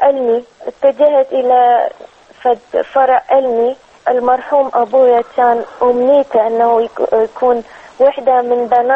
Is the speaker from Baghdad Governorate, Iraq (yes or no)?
yes; Baghdad, Baghdad Governorate, Iraq; أنا ولدت ببغداد، احنا كنا ساكنين في كامب الأرمن، بس أنا ولدت في منطقة المسبح.